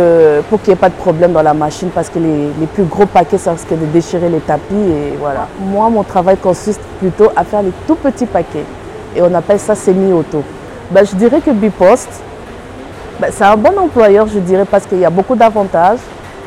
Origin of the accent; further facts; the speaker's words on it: Senegal; also born or lived in Kinshasa; je suis congolaise, née à Kinshasa. Je viens du Sénégal en fait. Je suis seulement née à Kinshasa, mais j'ai grandi au Sénégal, toutes mes études au Sénégal. Et je me suis mariée au Sénégal et je suis arrivée ici le 11 septembre 2001.